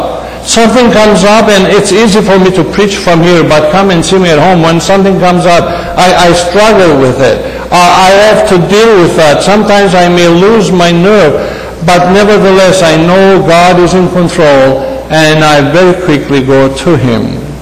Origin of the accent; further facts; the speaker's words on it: Greece; Our characters, our backgrounds, I came from Greece, she came from Egypt, although both of us are Armenians